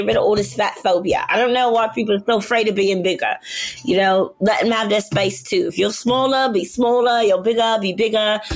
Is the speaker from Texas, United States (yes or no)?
no; Brooklyn, New York, United States; and people did not believe I was from Brooklyn. And I was like, how drunk are you? Are you really that drunk that you don't believe I'm from Brooklyn?